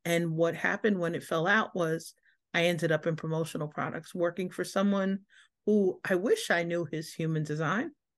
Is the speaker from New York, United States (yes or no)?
yes; New York City, New York, United States; I'm a girl from the Bronx, as we call it, which means that I'm of a certain age, a New York City girl.